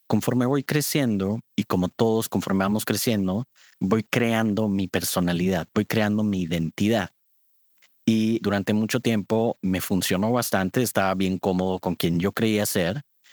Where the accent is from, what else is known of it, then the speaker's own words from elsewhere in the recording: Monterrey, Nuevo León, Mexico; cuando yo iba creciendo, soy de Monterrey, México, y enfrente de mi casa había una pequeña biblioteca.